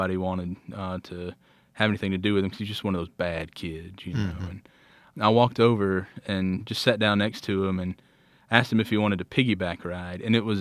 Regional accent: Alabama, United States; I grew up in the Bible Belt. I tell people I'm from L.A. I'm from Lower Alabama.

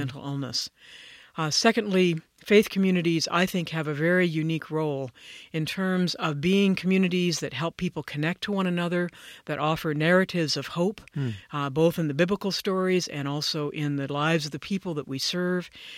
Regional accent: Arizona, United States; now in Santa Fe, United States; For me, growing up in Arizona, with the parents that I had and the time that I grew up there, desert was seen as a place to call home.

